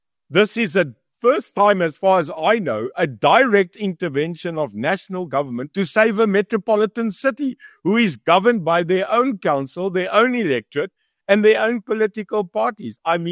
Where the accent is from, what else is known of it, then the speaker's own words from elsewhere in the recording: South Africa; And if we were, as a South African, the government, a python, measuring the size of the USA